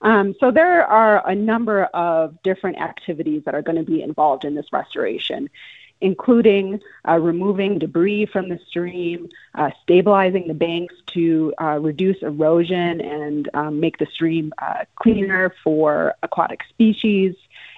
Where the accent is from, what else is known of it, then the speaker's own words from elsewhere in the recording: Milwaukee, Wisconsin, United States; I was actually born and raised in Milwaukee. I'm at least fourth generation Wisconsinite. So I grew up listening to your station